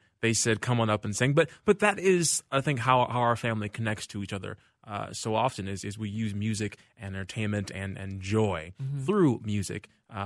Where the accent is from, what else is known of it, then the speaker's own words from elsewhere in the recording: Minnesota, United States; now in Los Angeles, United States; I mean, I think it's also because I'm from the Twin Cities originally. But L.A. people don't talk to each other.